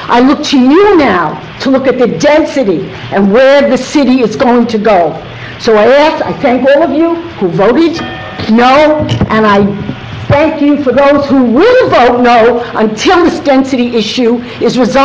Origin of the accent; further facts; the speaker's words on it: Brooklyn, New York, United States; accent: Brooklyn; And so my Brooklyn accent, my fast voice, here I go.